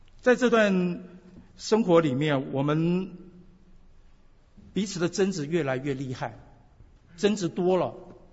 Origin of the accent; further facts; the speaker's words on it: Taiwan; now in Vancouver, Canada; 我来自台湾，我在94年的九月来到温哥华。